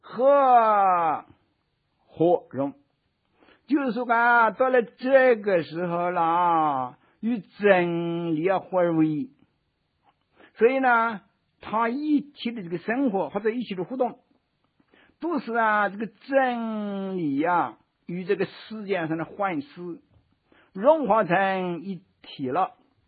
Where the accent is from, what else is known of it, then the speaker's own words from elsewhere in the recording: China; 我们中国人啊，讲这个心道。